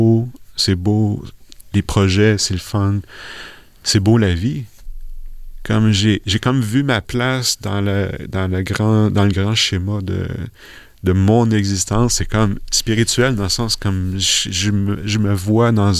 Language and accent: French; Quebec, Canada; j'ai pas de religion à la base. J'ai été élevé catholique au Québec